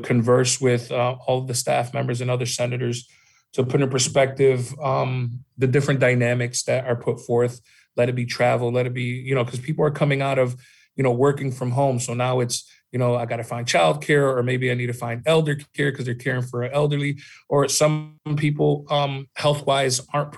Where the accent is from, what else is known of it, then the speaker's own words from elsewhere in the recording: United States; But I think, you know, growing up in America with the different issues that are before us